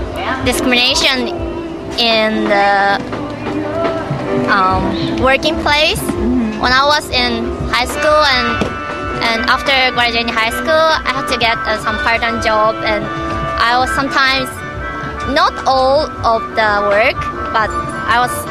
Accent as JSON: {"language": "English", "country": "Japan", "tie": "born or raised there", "said": "my parents was born in Japan, and I was born in Japan, and so I'm a third generation of a Korean, Dainichi Korean."}